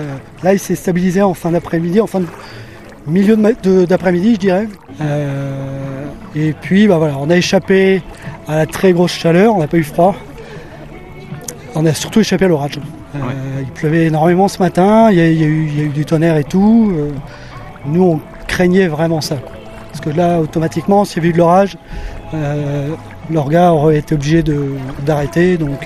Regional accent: Normandy, France; j'ai 56 ans. Je vis en Île-de-France. Je suis normand d'origine, francilien par contrainte.

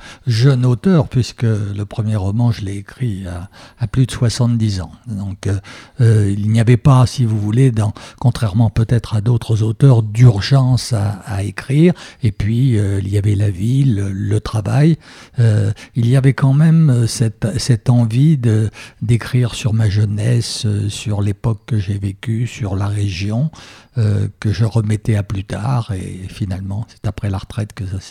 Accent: Montluçon, Auvergne-Rhône-Alpes, France; je parle essentiellement de ma ville natale de Montluçon, qui est une ville industrielle, ça n'a rien de glamour

